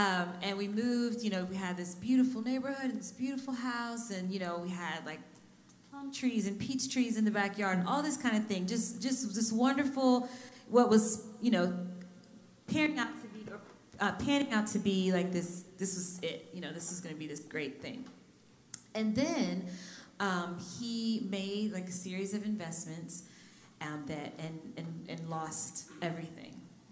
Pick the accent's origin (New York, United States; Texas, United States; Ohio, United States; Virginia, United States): Virginia, United States; Richmond; so my sisters and I, we grew up in Richmond, Virginia